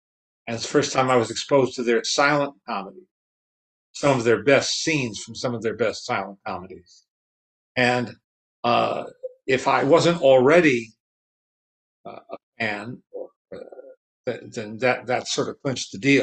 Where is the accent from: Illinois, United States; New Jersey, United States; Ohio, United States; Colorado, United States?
New Jersey, United States; Teaneck; also born or lived in Manhattan, New York; And New York, I was born in Manhattan, lived there until I was four. We moved to the suburbs of Teaneck, New Jersey, very close into the city.